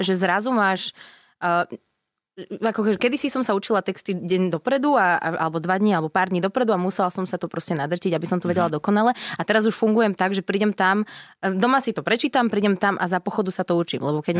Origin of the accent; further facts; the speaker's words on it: Bratislava, Bratislava Region, Slovakia; hoci sme boli obaja z Bratislavy.